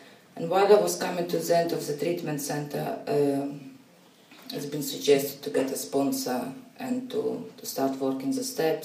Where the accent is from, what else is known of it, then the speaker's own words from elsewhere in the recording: Russia; accent: Russian; English is a second language; now in Cambridge, United Kingdom; It's very strong Russian accent. And when I just came to Cambridge, it was just some people who used to make jokes.